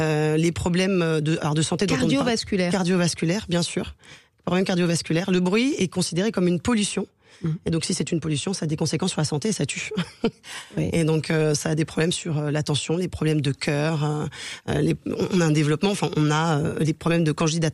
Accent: Antilles, France; Enfin, moi, je suis des Antilles, on n'a pas d'urgence Caraïbes après 23h30, vous voyez ?

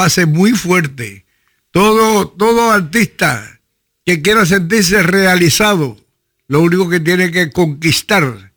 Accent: Cuba; si no hubiera nacido para ser lo que soy, un músico cubano, un músico

